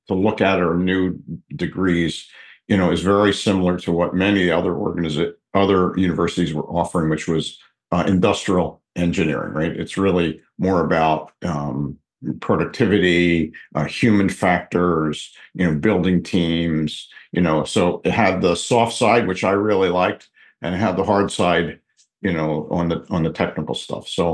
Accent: Levittown, Pennsylvania, United States; I was born and raised in Levittown, Pennsylvania. You know, my dad worked for the government. My mom was a stay-at-home mom.

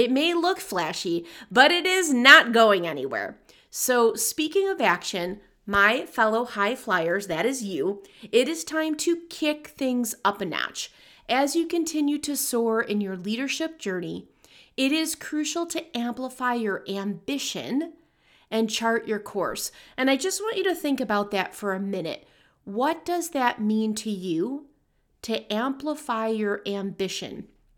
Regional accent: Rochester, New York, United States; I had the honor of presenting at the Golisano Institute for Business and Entrepreneurship in my hometown, Rochester, New York.

